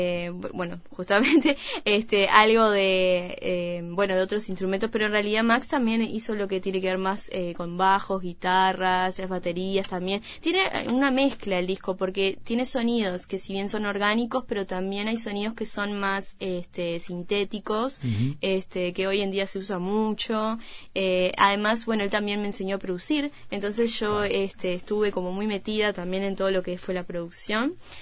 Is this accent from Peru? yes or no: no; Solimar, Canelones, Uruguay; en la costa, porque yo soy allá de Solimar.